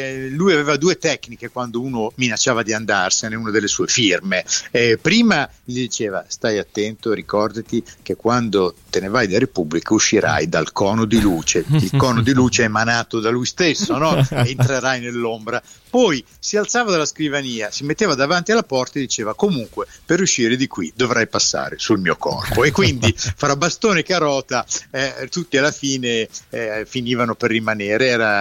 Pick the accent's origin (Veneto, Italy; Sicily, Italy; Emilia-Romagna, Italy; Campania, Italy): Emilia-Romagna, Italy; Bologna; ahimè, in quanto bolognese, che non mi dà grandi soddisfazioni